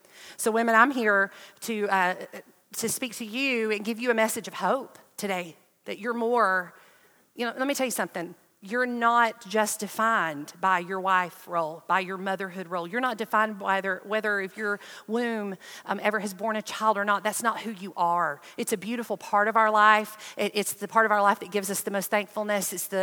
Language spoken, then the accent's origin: English; Alabama, United States; I said this in all the other services, that I am from North Alabama. Southerners are brilliant.